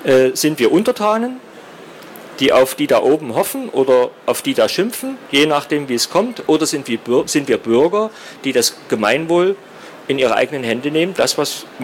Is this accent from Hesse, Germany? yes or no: no; Saxony, Germany; Ja, nun bin ich ein Sachse